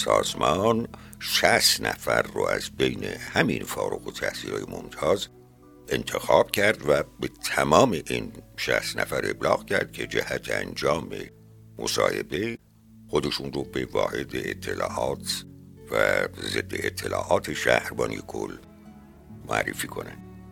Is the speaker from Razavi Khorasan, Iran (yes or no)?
no; Haftkel, Khuzestan, Iran; also born or lived in Aghajari; در 27 بهمن 1320 در منطقه نفتی آقا جاری متولد شدم. بیشتر خاطرات دوران کودکی من برمیگرده به دوره‌ای که پدرم در منطقه نفتخیز هفتگل خدمت میکرد. دوره ابتدایی رو تو مدرسه فروردین و اردیبهشت هفتگل گذروندم